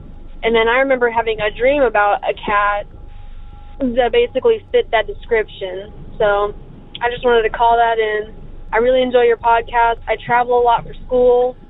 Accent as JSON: {"language": "English", "country": "United States", "tie": "born or raised there", "said": "I grew up around Lake Texoma."}